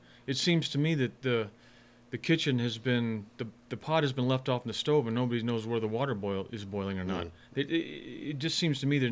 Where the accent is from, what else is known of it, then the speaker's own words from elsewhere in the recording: California, United States; I'm from California originally. It's absolute chaos and fiscal mismanagement over there to the nth degree.